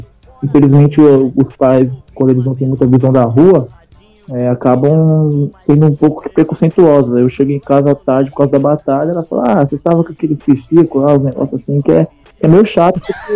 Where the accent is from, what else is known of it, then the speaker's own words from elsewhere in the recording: Santos, São Paulo, Brazil; born there; Eu nasci em Santos e também não torço pro